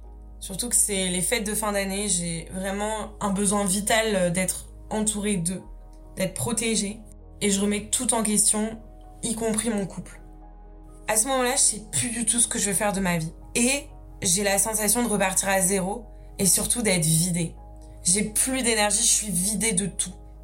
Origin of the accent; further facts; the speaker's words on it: Brittany, France; now in Marseille, France; je rentre chez moi en Bretagne.